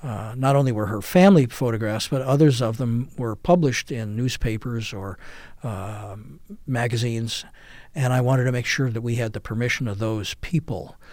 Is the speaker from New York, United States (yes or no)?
yes; New York City, New York, United States; I grew up in New York City, actually in the Second World War. I was born in 1943. And so there were a lot of fresh European immigrants all around me.